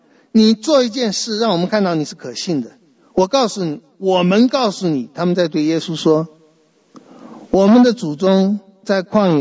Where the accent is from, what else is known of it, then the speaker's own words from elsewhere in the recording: Taiwan; 我看我们台湾的假可能是天下最多的，但是我们台湾人的累也是天下最多的。